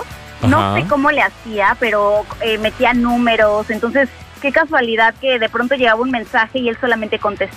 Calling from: Puerto Vallarta, Jalisco, Mexico; de Puerto Vallarta.

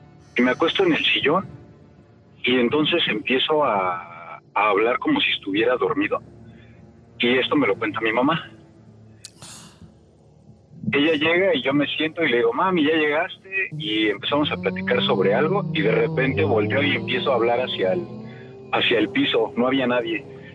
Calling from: Veracruz, Mexico; llamo del puerto de Veracruz.

